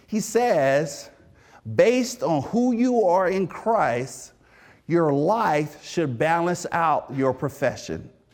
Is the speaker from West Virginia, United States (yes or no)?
no; Mississippi, United States; Now, as was mentioned earlier, I'm from Mississippi. And in my family, there's a lot of great cooks.